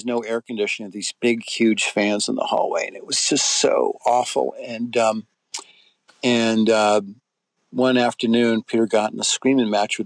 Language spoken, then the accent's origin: English; Ireland; I'm an Irish guy